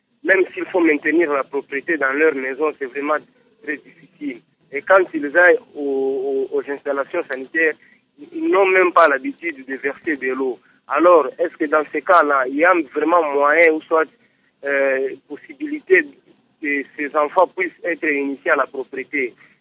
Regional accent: Kolwezi, Lualaba, DR Congo; comme par exemple ici chez nous à Kolwezi

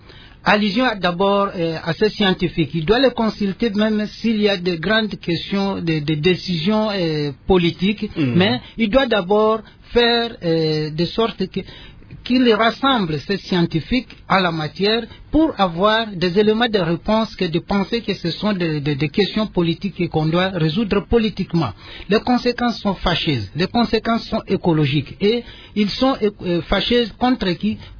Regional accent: DR Congo; chez nous, au Congo-Kinshasa

